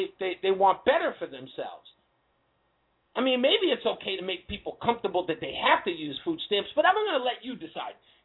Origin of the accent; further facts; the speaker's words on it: Queens, New York, United States; And all my life growing up in Hollis, Queens, my mother was on food stamps.